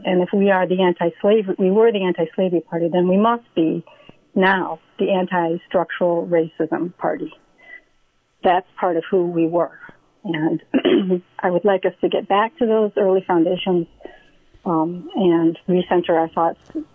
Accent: Michigan, United States; Well, I'm originally from Michigan. I live in Jackson.

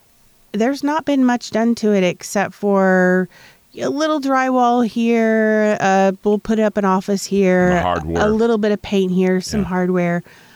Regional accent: West Frankfort, Illinois, United States; I grew up in Franklin County. I'm from West Frankfort

